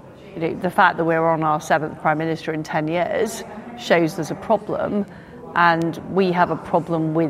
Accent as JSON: {"language": "English", "country": "United Kingdom", "said": "like I am proud of being British."}